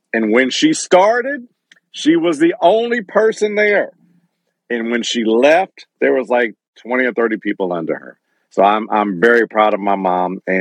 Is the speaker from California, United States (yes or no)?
yes; Altadena, California, United States; Well, I am from Altadena, California. That's where I was born and raised.